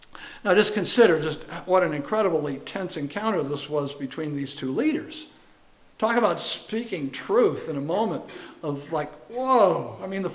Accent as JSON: {"language": "English", "town": "Latham", "region": "New York", "country": "United States", "tie": "born or raised there", "said": "I grew up in Latham, New York. It's a suburb of just outside the city of Albany, and I attended Shaker High School."}